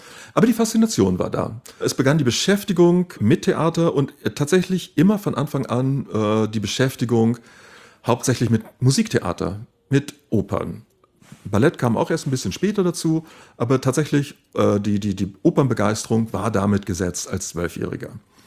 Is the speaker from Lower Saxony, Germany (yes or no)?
yes; Goslar, Lower Saxony, Germany; born there; Ich bin gebürtig aus Goslar